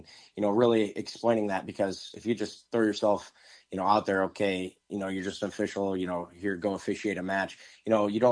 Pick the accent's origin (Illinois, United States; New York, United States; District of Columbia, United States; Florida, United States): Illinois, United States; Aledo; also born or lived in McHenry; So I've been obviously growing up in Aledo, been wrestling, big wrestling, football town, been wrestling, playing all my life. We moved up to McHenry my summer of eighth grade year.